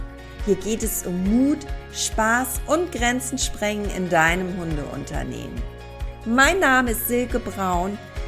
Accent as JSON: {"language": "German", "town": "Kiel", "region": "Schleswig-Holstein", "country": "Germany", "tie": "born or raised there", "said": "erinnert mich natürlich auch an meine Eltern, an meine Wurzeln und ja, dieser Leuchtturm Holtenau gibt mir das Gefühl, hier gehöre ich hin."}